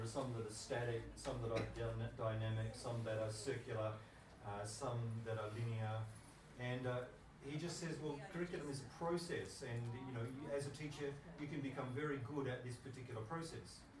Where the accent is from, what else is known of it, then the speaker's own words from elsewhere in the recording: Geraldton, Western Australia, Australia; I hail from Geraldton in Western Australia, which is a long way from anywhere, of course. And I've been teaching there for about 14 years.